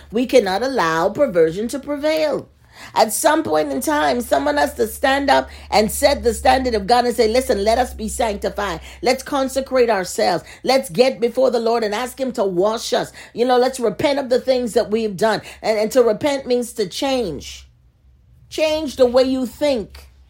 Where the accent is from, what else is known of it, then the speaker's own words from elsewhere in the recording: Bahamas; I saw recently in my country, I'm from the Bahamas originally